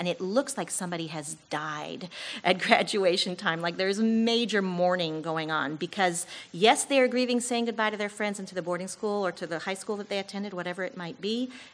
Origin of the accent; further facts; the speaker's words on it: France; I am an MK born and raised in France